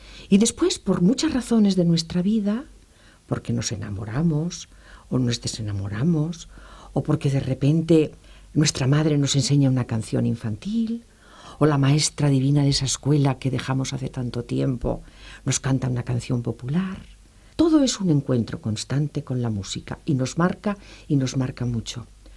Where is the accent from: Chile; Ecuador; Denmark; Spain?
Spain; Bilbao, Basque Country; Yo soy de Bilbao, como tú muy bien sabes